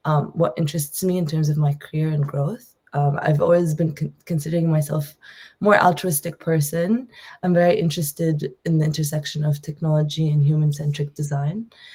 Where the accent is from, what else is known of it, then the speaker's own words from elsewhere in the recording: Jordan; So like I mentioned, I'm from the region. So I was born and raised in Jordan.